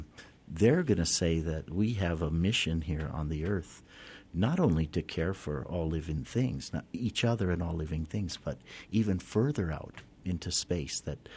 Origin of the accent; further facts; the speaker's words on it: Australia; And I taught at his school when I came from Australia.